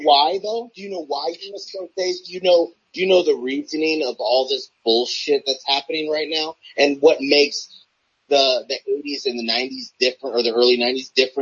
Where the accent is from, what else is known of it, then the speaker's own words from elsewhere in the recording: United States; I was born in America. I'm American.